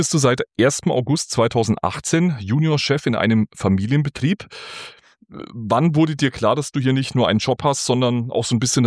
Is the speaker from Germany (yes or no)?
yes; Bavaria, Germany; born there; accent: Franconian; Also du bist wie ich gebürtiger Franke. Das hört man uns beiden auch an.